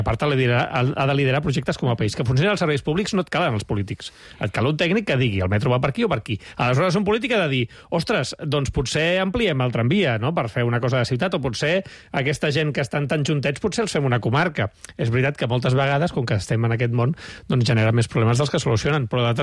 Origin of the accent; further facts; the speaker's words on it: Vilanova i la Geltrú, Catalonia, Spain; Jo sóc de Vilanova, ni tan sols entenc la que hi ha entre Vilanova i Sitges.